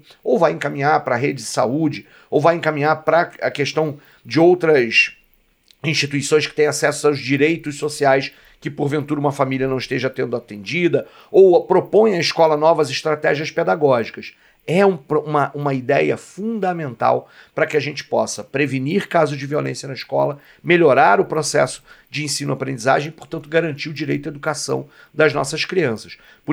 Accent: Rio de Janeiro, Brazil; O município de onde eu venho, que é o município do Rio de Janeiro, a capital do estado do Rio de Janeiro

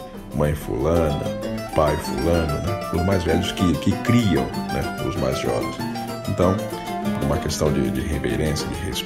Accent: São Paulo, Brazil; also born or lived in Paraíba; Meu pai é paraibano, minha mãe baiana e eu nasci em São Paulo. Nasci e me criei em São Paulo. Morei na Paraíba por um ano, ainda na pré-adolescência, mas eu vivi a vida inteira em São Paulo.

